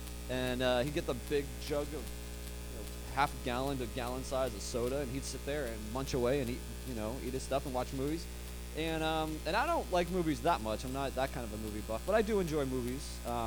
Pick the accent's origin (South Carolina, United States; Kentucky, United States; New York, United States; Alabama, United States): New York, United States; Warwick; My family and I hail from Warwick, New York, which is down the freeway and down 84 and down 17 and over the mountain and through the hills and seeing cows here and there. To Grandma's house we go. That is where we're from.